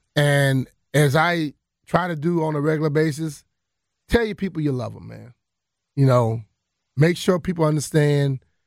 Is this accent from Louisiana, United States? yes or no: no; Chevy Chase, Maryland, United States; born or raised there